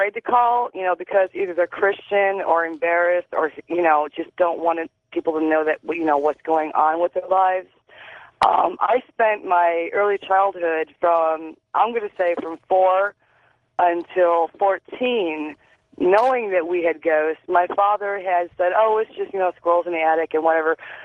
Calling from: Chagrin Falls, Ohio, United States; also born or lived in Russell Township, United States; I'm calling from Chagrin Falls, and I used to live in Russell Township, Novelty, Ohio.

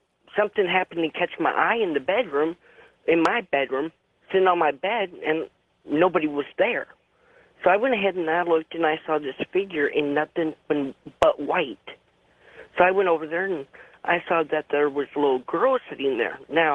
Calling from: Peoria, Illinois, United States; I'm calling from Peoria, Illinois.

